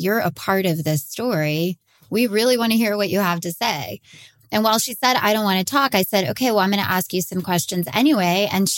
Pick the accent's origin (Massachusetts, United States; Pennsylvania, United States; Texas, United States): Texas, United States; I'm from Texas and have been crime reporting here for over 20 years.